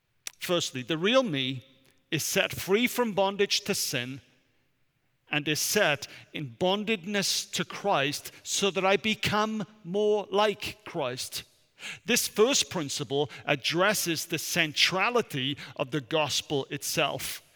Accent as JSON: {"language": "English", "country": "United Kingdom", "said": "I am British, Vipka is German."}